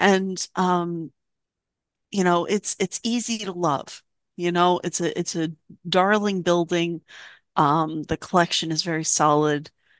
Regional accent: New York, United States; I did not grow up in New York, in Vermont. I grew up in New York. And spent some time in Rhode Island as well.

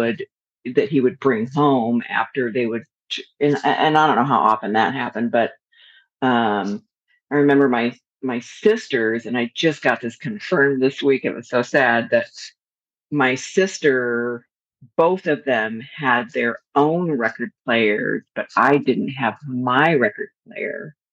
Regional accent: Salinas, California, United States; Even when I was growing up in Salinas, my parents would have parties and spin records.

